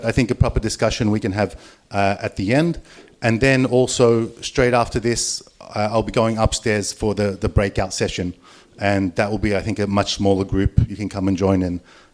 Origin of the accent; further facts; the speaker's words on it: Australia; now in Japan; just over 21 years here in Japan. I'm Australian with a Japanese wife, three little children, three under 10.